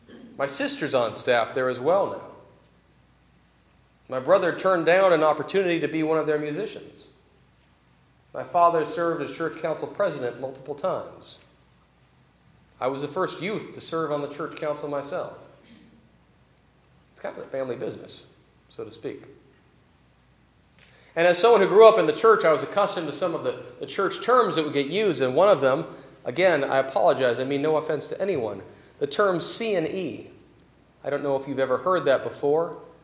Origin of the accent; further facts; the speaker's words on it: Auburn, United States; I was down in Auburn, my hometown, my home church actually